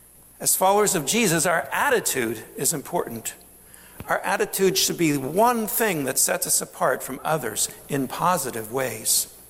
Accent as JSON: {"language": "English", "town": "Hershey", "region": "Pennsylvania", "country": "United States", "tie": "born or raised there", "said": "I grew up in Hershey, and there was and still is a very strong Italian community in Hershey."}